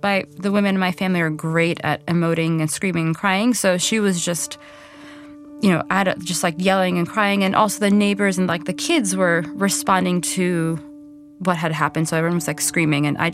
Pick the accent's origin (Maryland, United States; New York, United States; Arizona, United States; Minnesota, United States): New York, United States; Flushing; I grew up in Flushing in Queens. It's a really super, super diverse community, a very residential. It's like as suburban as you can get in a borough.